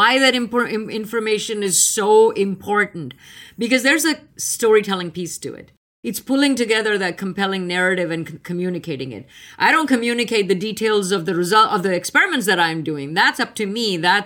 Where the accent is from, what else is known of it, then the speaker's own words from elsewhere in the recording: India; moved away as an adult; now in United States; I was on the East Coast. I came from India.